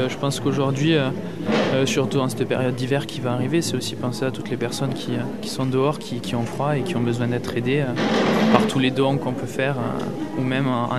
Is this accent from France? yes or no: yes; Salvagnac, Occitanie, France; Oui, je suis de Salvagnac.